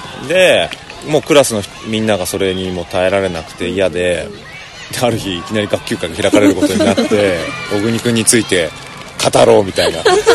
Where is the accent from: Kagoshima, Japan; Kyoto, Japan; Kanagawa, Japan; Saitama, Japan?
Saitama, Japan; 僕が行ってた小学校は埼玉県にあったんですけど